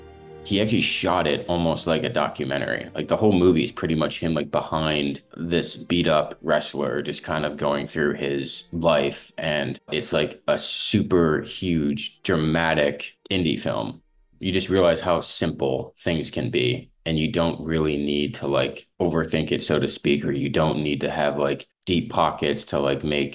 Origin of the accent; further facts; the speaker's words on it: Cleveland, Ohio, United States; actually picked me up in my hometown in Cleveland.